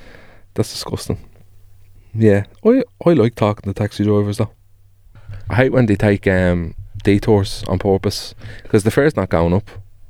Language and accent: English; Finglas, Leinster, Ireland; I'm from Finglas.